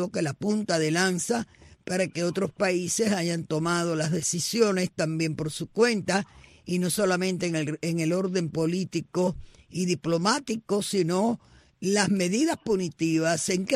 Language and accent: Spanish; Cuba